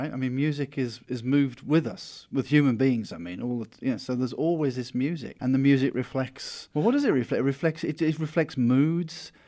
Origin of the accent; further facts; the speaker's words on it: United Kingdom; so I'm a Brit, come from across the pond and all that.